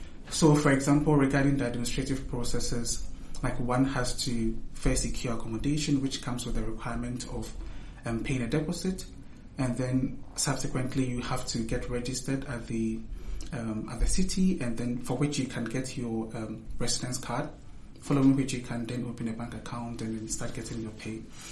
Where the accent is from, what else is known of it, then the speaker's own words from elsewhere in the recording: Ghana; now in Bern, Switzerland; then I'm from Ghana in West Africa. That is where I began with my studies.